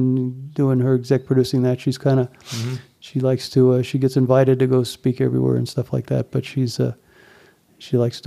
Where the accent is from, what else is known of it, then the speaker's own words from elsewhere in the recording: Cincinnati, Ohio, United States; And I think it's really helped growing up in Ohio. However, when I decided I wanted to make a living as a writer and try to write, I knew I'd have to leave Cincinnati.